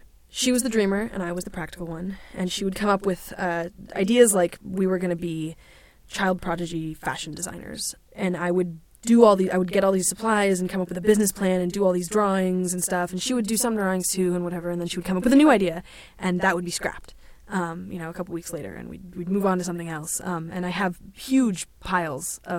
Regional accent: Seattle, Washington, United States; now in Northampton, United States; I live full-time now in Northampton, Massachusetts, but I'm originally from Seattle. I've only not lived in Seattle for about 4 years

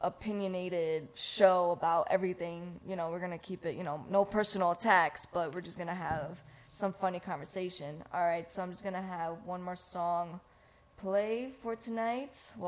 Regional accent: New York, United States; They're both from, one is from Atlanta, one is from Mississippi, and I'm from New York.

